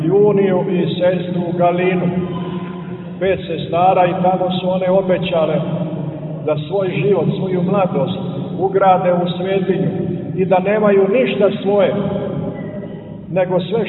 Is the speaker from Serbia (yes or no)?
no; Montenegro; mi smo ovdje Crnogorci, kako da kažemo, izvorni njegoševski Crnogorci koji tu ovdje postoje kroz vjekove